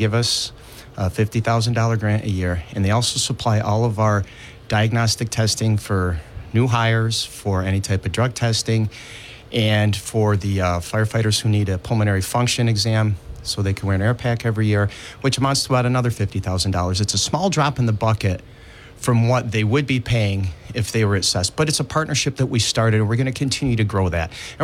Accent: Johnson City, United States; when I grew up in Johnson City, it was vibrant. All the shops were open.

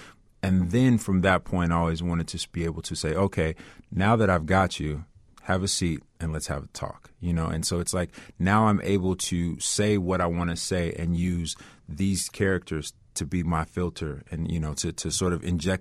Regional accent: Chicago, Illinois, United States; I grew up on the South Side of Chicago.

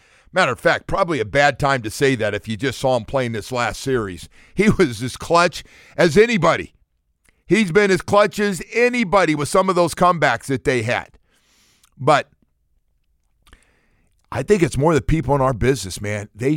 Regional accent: New York, United States; Everybody's a New York Knicks fan. I grew up in New York.

